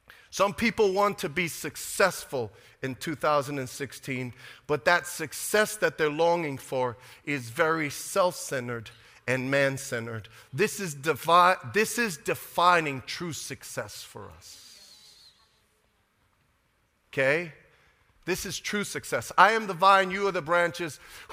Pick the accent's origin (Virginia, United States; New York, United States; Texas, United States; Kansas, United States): New York, United States; Brooklyn; I was about 18 years old, and I was a kid from Brooklyn